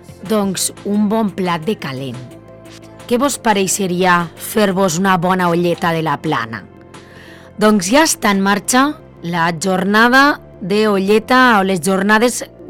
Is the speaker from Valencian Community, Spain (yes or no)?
yes; Cullera, Valencian Community, Spain; però jo que sóc de Cullera